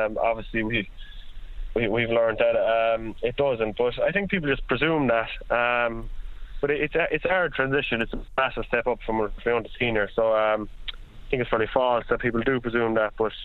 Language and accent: English; Union Hall, County Cork, Ireland; It's just a small little fishing area. But the village we're in Union Hall, it's such a small village. Everyone knows everyone.